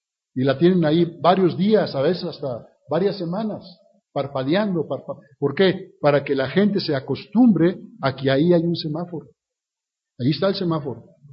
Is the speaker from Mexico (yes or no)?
yes; Mexico; also born or lived in Chihuahua / Guadalajara; yo salí de México realmente, pero estuve muchos años en Chihuahua, 12 años sirviendo a la congregación de Chihuahua y 8 años y medio en la de Guadalajara